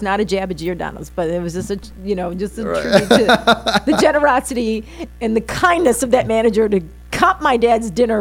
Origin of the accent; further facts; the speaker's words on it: Chicago, Illinois, United States; I'm from the Northwest Side. I love when you say that.